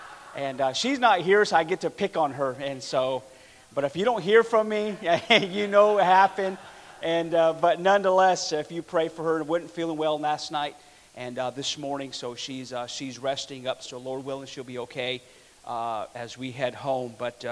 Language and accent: English; Navajo Reservation, United States; We are from born and raised on the Navajo Reservation. It's where we're raised up.